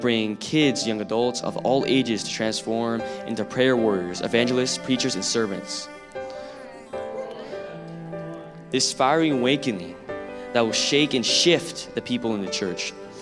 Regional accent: California, United States; we come from California every year for this great, amazing conference.

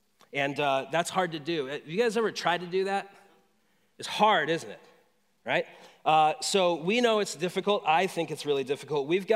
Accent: United States; And so as an American, it's something that I've wrestled with in a liberal democracy

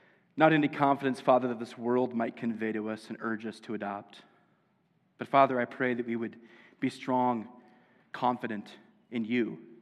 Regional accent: Iowa, United States; And in my home state, a state which has no professional sports teams nearby

